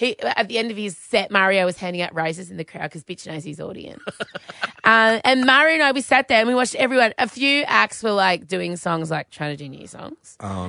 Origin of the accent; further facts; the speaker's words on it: Australia; as an Australian